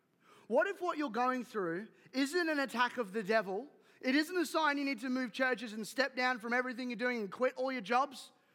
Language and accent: English; London, United Kingdom; Like, I'm from London, and I never acclimatize to here.